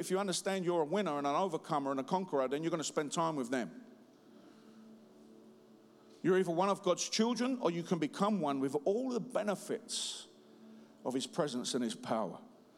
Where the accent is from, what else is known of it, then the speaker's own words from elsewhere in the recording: London, United Kingdom; accent: Cockney; I'm a Cockney ex-junkie gangster, simply. Can't speak very well, look weird, got a mad background